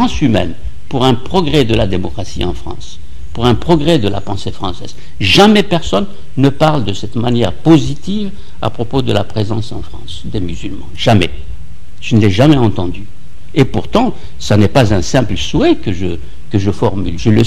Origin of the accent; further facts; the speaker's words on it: Algeria; C'est banal puisque j'ai grandi dans l'Algérie coloniale.